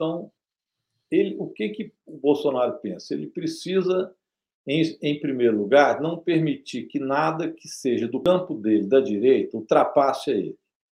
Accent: Belo Horizonte, Minas Gerais, Brazil; born there; Eu sou nascido em Belo Horizonte, mas minha família é toda aí do lado, é do Manhuaçu, de São João do Manhuaçu.

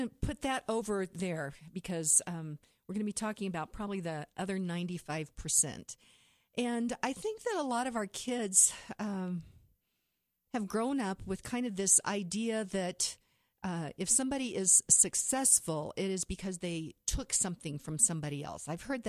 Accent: Kansas, United States; I grew up in Western Kansas, farming community, where you worked as a hobby.

